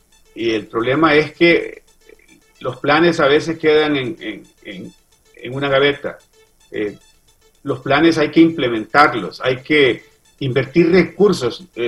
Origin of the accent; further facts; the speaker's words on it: Juticalpa, Olancho, Honduras; Yo soy de Juticalpa-Olancho.